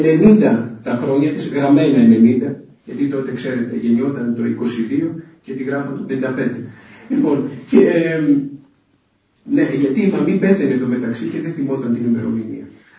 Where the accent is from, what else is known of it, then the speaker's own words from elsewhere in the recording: Santorini, South Aegean, Greece; Θυμάμαι μια φορά στο νησί μου, σε ένα μοναστήρι, στη Σαντορίνη